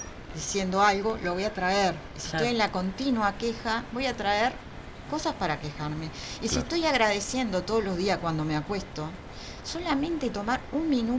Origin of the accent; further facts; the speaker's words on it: Uruguay; born there; Ya que nacimos en Uruguay, todos tenemos grabado carencia.